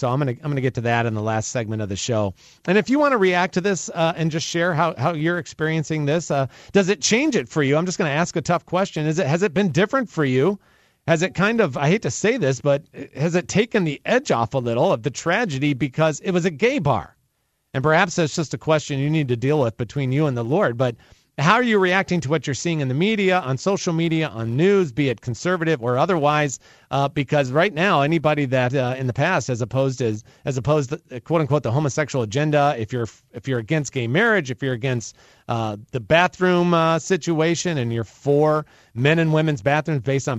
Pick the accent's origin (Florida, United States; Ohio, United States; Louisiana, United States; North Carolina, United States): North Carolina, United States; Raleigh; Now, I'm from Raleigh, North Carolina.